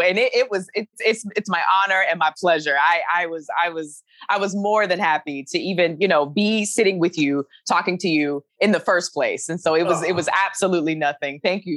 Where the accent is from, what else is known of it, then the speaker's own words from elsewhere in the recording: Alabama, United States; I'm from Alabama. From the deep, dirty South.